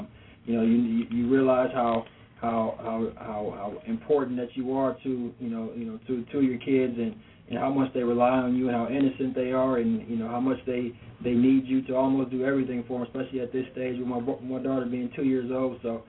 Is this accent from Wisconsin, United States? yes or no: yes; Milwaukee, Wisconsin, United States; Milwaukee, Wisconsin.